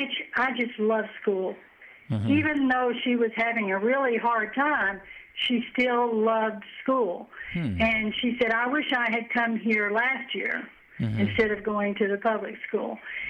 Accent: West Virginia, United States; I am originally from the mountains of West Virginia, but I married my husband, who was a minister, and we lived in Virginia

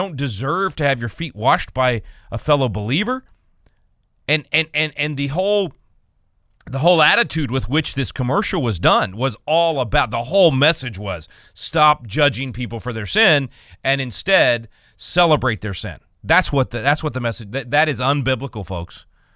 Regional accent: Texas, United States; in my home state here in Texas

